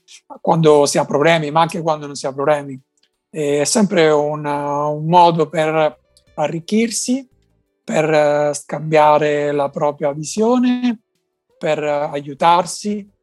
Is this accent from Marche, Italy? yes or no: yes; Fermo, Marche, Italy; born there; now in Macerata, Italy; No, vivo a Macerata, ma sono nato a Fermo.